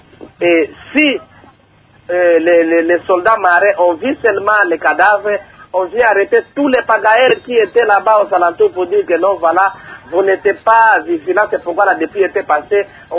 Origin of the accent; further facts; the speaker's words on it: Maniema, DR Congo; chez nous au Maniema